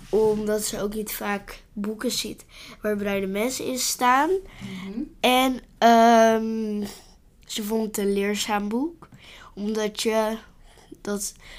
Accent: Haarlem, North Holland, Netherlands; En ik heb 2 zusjes en 1 broertje. En ik kom uit Haarlem.

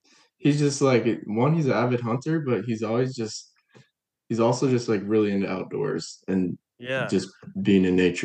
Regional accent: Florida, United States; I've always just been fishing a lot because I grew up in Florida.

